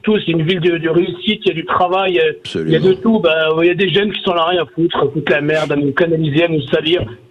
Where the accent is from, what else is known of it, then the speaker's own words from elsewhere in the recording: Morocco; Moi, je suis marocain, hein, donc c'est.